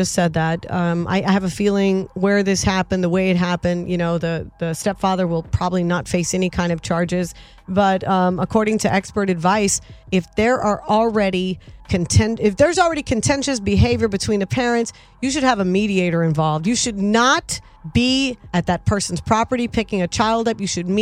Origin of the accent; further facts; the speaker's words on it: Texas, United States; I grew up in Texas, grew up in the South, around guns my whole life.